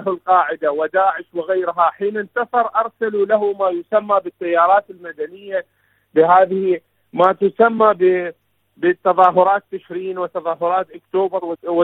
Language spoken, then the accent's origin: Arabic; Iraq; شكرا جزيلا لكم، … من العراق.